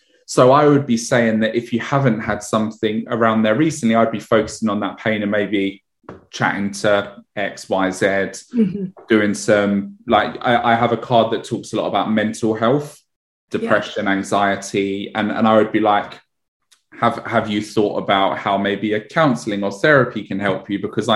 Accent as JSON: {"language": "English", "town": "Edmonton", "region": "London", "country": "United Kingdom", "tie": "born or raised there", "said": "Okay, so I used to live in, I grew up in Edmonton in North London. And I used to live in a block of flats there with my parents"}